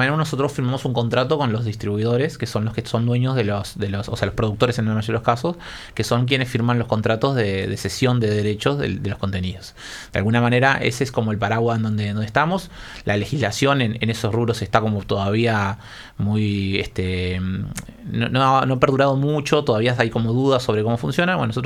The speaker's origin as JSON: {"language": "Spanish", "region": "Salto", "country": "Uruguay", "said": "yo soy de Salto"}